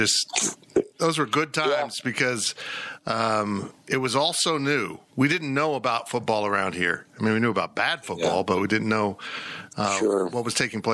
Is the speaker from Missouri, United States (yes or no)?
no; West Palm Beach, Florida, United States; born there; I was born in West Palm. West Palm.